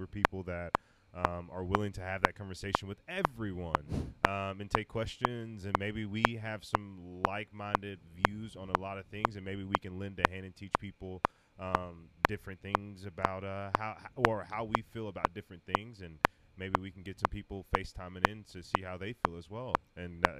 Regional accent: San Antonio, Texas, United States; now in Arkansas, United States; I'm originally from San Antonio, and I now live in Arkansas. I've been here for years and years and years, so I kind of am a Texan Arkansan.

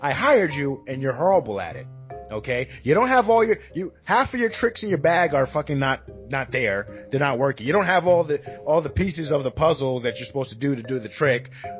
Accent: New York, United States; also born or lived in New Jersey; We grew up in New York, New Jersey.

